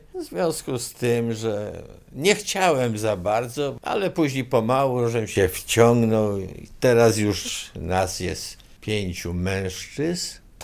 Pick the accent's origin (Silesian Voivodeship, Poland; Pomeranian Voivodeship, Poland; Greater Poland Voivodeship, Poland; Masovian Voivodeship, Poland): Greater Poland Voivodeship, Poland; Kępno; A ja jestem z centrali, z Kępna.